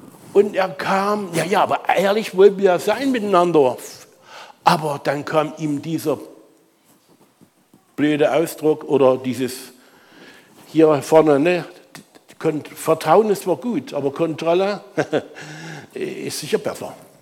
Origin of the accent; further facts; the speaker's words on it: Saxony, Germany; now in Kirchberg, Germany; meine Heimat ist in Sachsen, habt ihr es vielleicht schon gehört. Erzgebirge, die feiern jetzt noch die 5. Jahreszeit. Weihnachten geht länger. Aber ich bin schon mal abgehauen da und da gesagt, mein Zuhause ist jetzt Kirchberg.